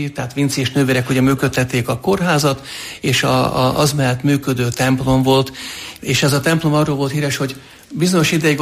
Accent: Jóka, Trnava Region, Slovakia; én Jókáról származom, és Jókai vagyok, mint származásilag

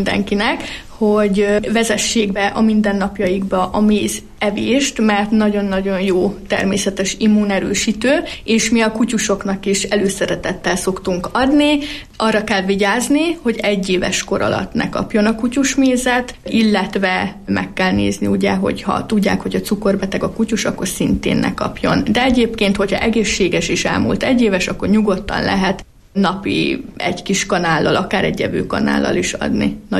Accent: Pácin, Borsod-Abaúj-Zemplén, Hungary; Pácin a bodrok köz gyöngyszeme, tehát én imádok itt élni, én itt nőttem fel, és nem cserélném le semmire

